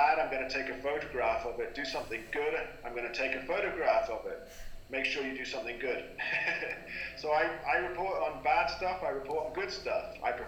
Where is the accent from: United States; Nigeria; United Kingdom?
United Kingdom; England; You know, I'm English.